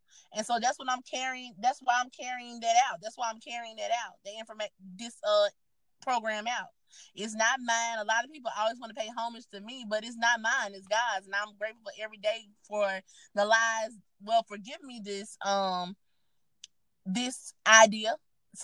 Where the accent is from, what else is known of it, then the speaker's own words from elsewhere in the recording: Holmes County, United States; we had people from my hometown just dogging my hometown. I'm like, we live here. I said, like, if don't nobody else supposed to be taking up for Holmes County, we supposed to be taking up for Holmes County.